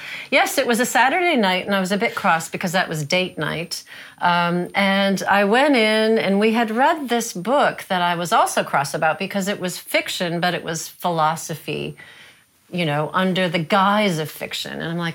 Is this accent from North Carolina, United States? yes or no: no; Minnesota, United States; I grew up in Minnesota, which borders Canada. It's right in the middle of the country.